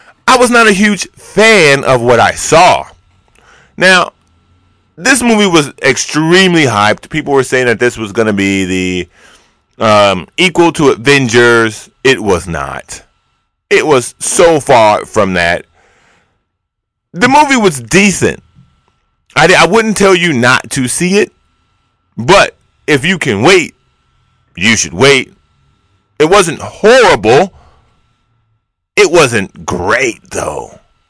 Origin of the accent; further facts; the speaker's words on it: United States; Because I'm an American. And that's what this country's all about.